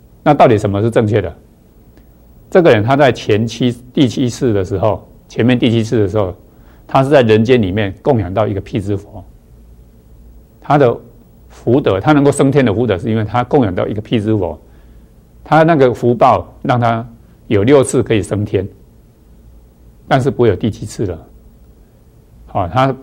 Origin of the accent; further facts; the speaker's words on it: China; 我们都有吃米、哦、我们中国人的习惯里面